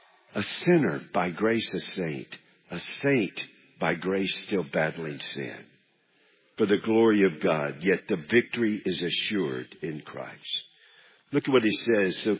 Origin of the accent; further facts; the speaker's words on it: United States; I'm a man, I'm an American, I'm a husband, I'm a father